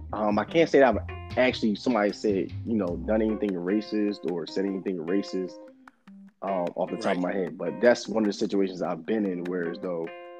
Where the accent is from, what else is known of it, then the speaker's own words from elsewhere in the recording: Philadelphia, Pennsylvania, United States; Like, you know, I'm from Philly.